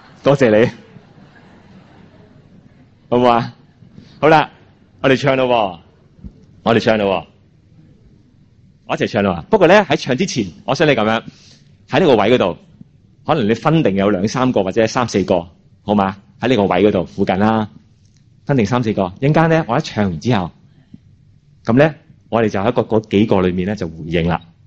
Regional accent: China; 我哋中国人咧就有少少麻烦嘅

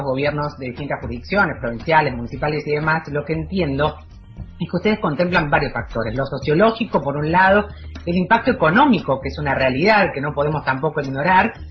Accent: Argentina; creo que eso también nos engrandece como argentinos y argentinas

